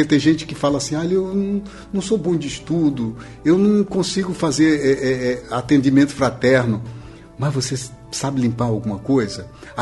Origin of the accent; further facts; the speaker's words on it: Bahia, Brazil; Já falei que sou baiano